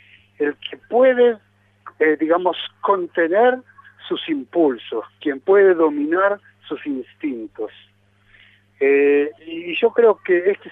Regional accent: Southern District, Israel; Yo vengo del Negev, vivo a 11 kilómetros de la franja de Gaza

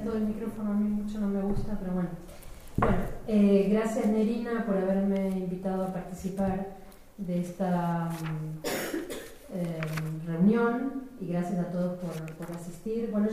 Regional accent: Villa Devoto, Buenos Aires, Argentina; Como niña, nací en Villa Lynch en los años 60 y recuerdo, viví además hasta los 9 años, después mi familia decidió mudarse siguiendo la estela de muchos otros judíos textiles a Villa Devoto

